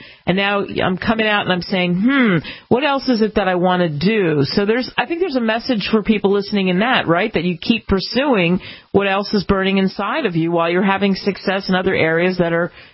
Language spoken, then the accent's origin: English; Enid, Oklahoma, United States; the Oklahoma connection, being born and raised in Enid, Oklahoma.